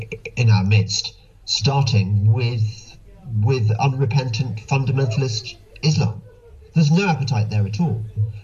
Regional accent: United Kingdom; They are now as British as they come, as British as I am, and that's fine.

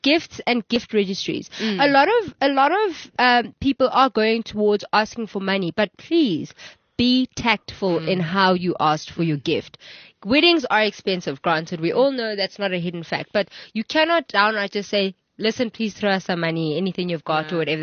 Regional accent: South Africa; Guys, I feel like as a South African, you know what we enjoy.

